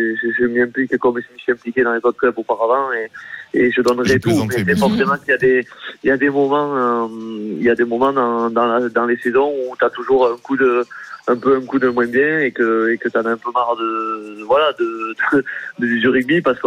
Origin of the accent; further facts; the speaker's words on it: Mauléon, Nouvelle-Aquitaine, France; also born or lived in Oloron-Sainte-Marie; Ouais, je suis né à Oloron, mais j'ai toujours vécu à Mauléon.